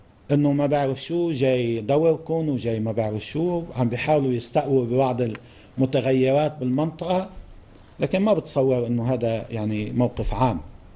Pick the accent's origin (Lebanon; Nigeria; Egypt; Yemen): Lebanon; لازم نسأل حالنا نحن كلبنانيين